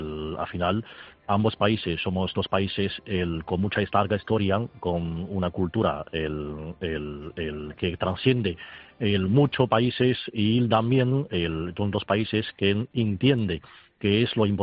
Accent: China; Spanish is a second language; now in Spain; España, que es mi país en este momento, y mi país de origen, que es China

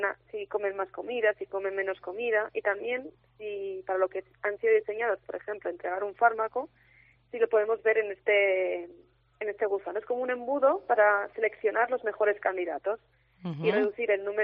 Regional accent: Fuenmayor, La Rioja, Spain; nací en Fuenmayor y estudié en el cole y en el instituto de aquí

